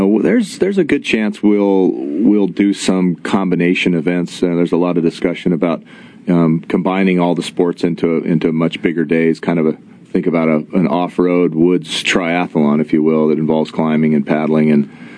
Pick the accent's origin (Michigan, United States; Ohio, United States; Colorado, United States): Colorado, United States; Boulder; now in Chattanooga, United States; And I'm from Boulder. I grew up there, and we moved here. I guess we've been in the South about 18 years now, but you couldn't pay me to move back there.